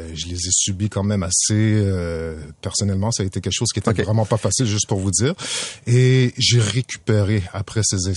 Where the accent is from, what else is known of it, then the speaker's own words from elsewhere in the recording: Montreal, Quebec, Canada; parce que moi, j'ai vécu, j'ai grandi à Montréal-Nord